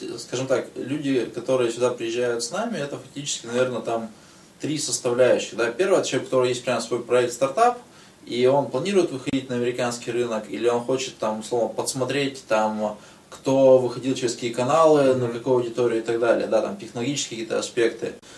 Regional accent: Yekaterinburg, Sverdlovsk Oblast, Russia; Ну, я из Екатеринбурга, да.

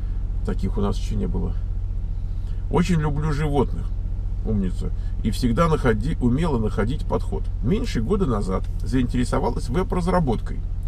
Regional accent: Moscow, Russia; мне 22 года, я из Москвы.

